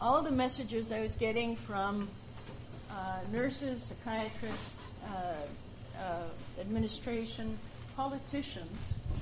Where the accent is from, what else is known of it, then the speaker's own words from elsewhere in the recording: Montreal, Quebec, Canada; now in Toronto, Canada; I'm actually from Montreal